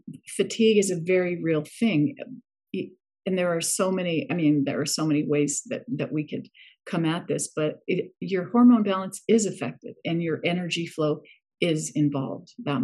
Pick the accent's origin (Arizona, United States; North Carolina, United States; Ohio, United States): Arizona, United States; born there; also born or lived in Utah / Los Angeles; No, I was born in Arizona.